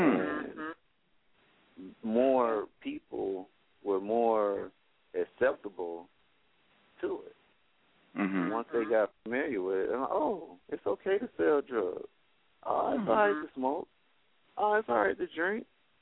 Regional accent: East St. Louis, Illinois, United States; So it's just like growing up in East St. Louis.

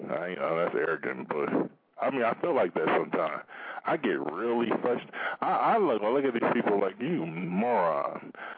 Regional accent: Pontiac, Michigan, United States; But yeah, I'm from Pontiac, Michigan, and that's why I don't really too much say anything about Detroit.

